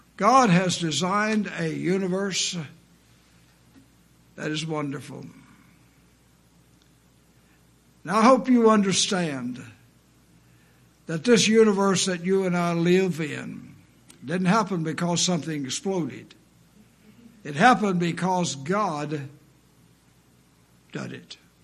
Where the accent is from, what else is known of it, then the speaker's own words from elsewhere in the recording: Arkansas, United States; I grew up in Arkansas. I grew up in the country.